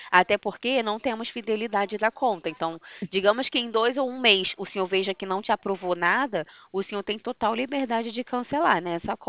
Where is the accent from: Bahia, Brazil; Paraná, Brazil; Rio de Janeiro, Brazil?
Rio de Janeiro, Brazil; Não, eu sou do Rio de Janeiro.